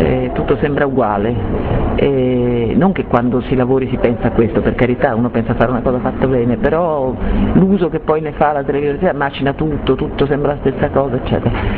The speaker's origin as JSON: {"language": "Italian", "region": "Friuli-Venezia Giulia", "country": "Italy", "said": "pur essendo friulana non lo parlo, ma lo capisco bene."}